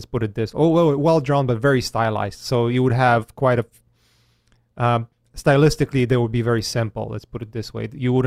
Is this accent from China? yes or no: no; Poland; moved away; No, I'm originally from Poland. So Poland, like I grew right. up in like, you know, grew out from like grew up first tiny bit of my life in behind the Iron Curtain.